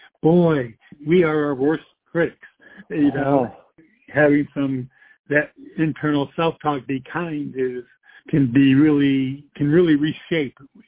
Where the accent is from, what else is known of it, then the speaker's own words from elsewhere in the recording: New York, United States; also born or lived in California; And I was born and raised in New York State, and then spent many years in California. And now, you know, the last dozen years or so, I've been here in South Carolina